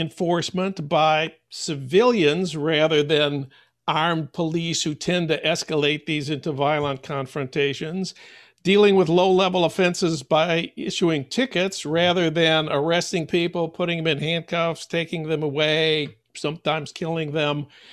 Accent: St. Paul, Minnesota, United States; my hometown of St. Paul.

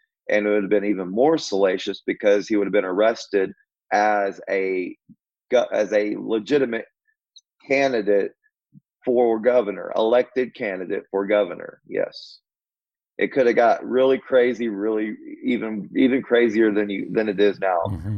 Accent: Pauls Valley, Oklahoma, United States; So I moved back to my hometown of Paul's Valley, which is just about 7 miles north of Joe Zoo. And, I moved back home.

